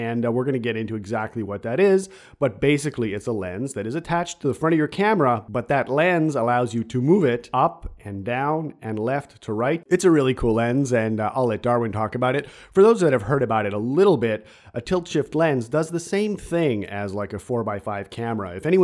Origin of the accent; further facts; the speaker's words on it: Montreal, Quebec, Canada; I'm from Montreal, and he's from Alberta.